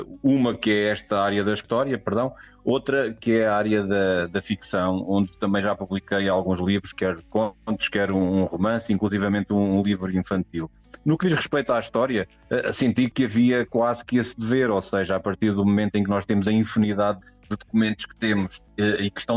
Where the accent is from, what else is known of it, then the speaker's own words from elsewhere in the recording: Abrantes, Centro, Portugal; quando acabei por vir aqui para Abrantes, para a minha terra